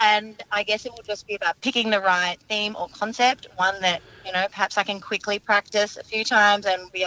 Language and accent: English; Richmond, Victoria, Australia; I'm from Richmond, Victoria.